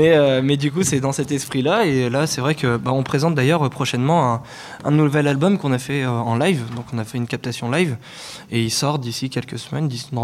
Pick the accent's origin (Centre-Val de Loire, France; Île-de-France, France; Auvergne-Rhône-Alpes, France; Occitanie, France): Auvergne-Rhône-Alpes, France; Voiron; On ne dit pas qu'on vient de Lyon ou de Grenoble, hein, comme c'est une grande ville qui est à côté, mais de Voiron, quoi.